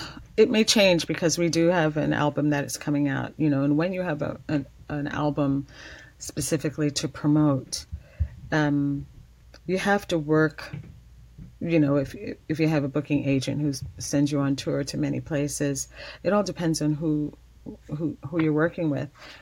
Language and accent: English; Kentucky, United States; also born or lived in Brooklyn; and I'm from Kentucky and Brooklyn.